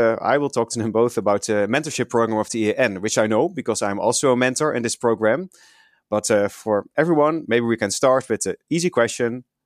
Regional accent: Netherlands; I'm a neurologist from the Netherlands

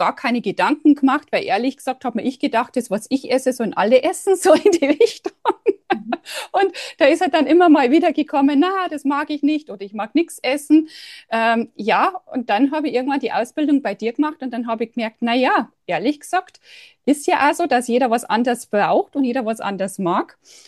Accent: Bavaria, Germany; Wie man hört, komme ich aus Bayern. Ich hoffe, man versteht mich.

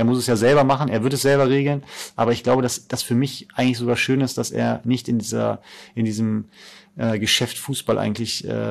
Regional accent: North Rhine-Westphalia, Germany; Meine Heimat. Also Köln war besonders, auch als Stadt, weil ich im Endeffekt 20 Minuten in Bonn war bei meiner Familie.

